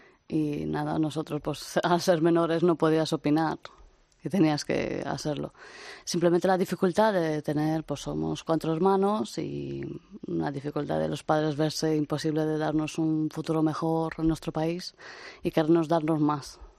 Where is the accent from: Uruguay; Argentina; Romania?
Romania; Jibou, Sălaj County; first language Romanian; Spanish is a second language; now in Spain; De Transilvania.